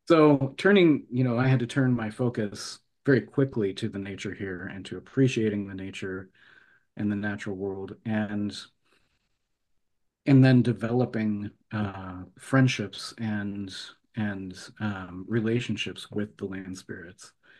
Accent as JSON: {"language": "English", "region": "Midwest", "country": "United States", "tie": "born or raised there", "said": "Growing up in the Midwest, it was like corn country, and I would get really bad allergies because of all of the pollen and stuff in the air."}